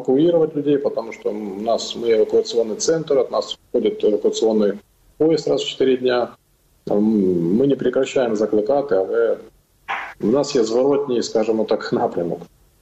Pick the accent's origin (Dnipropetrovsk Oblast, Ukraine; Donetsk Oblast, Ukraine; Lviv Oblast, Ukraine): Donetsk Oblast, Ukraine; Народився на Донеччині і живу на Донеччині.